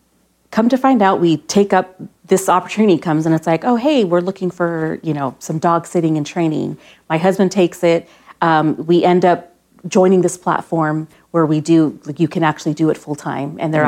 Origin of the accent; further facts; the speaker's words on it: St. Petersburg, Florida, United States; We're from St. Petersburg, Florida